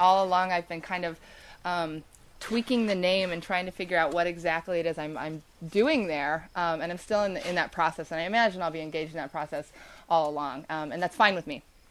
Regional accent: Lynnwood, Washington, United States; So my background is I grew up in Lynnwood, which is a suburb of Seattle, it's a pretty white, conservative place.

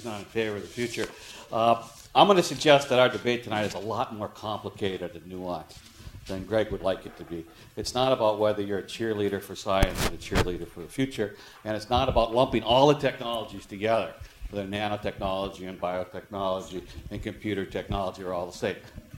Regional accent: United States; we being the average people growing up in the United States, we were very naive about where the future of science was going in the 60s and 70s.

